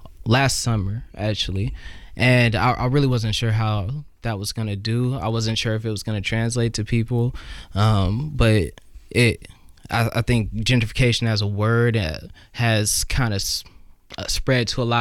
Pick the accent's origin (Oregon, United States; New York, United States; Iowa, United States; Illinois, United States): Oregon, United States; Portland; I'm from here. I'm born and raised in Portland. And not only that, but I want to say about 3-4 generations deep, my great-grandmother is who brought us to Portland.